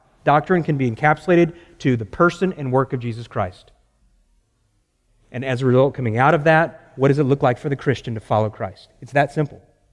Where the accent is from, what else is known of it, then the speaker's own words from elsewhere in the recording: Grapevine, Texas, United States; I'm from Grapevine. I know what grapevines look like, okay?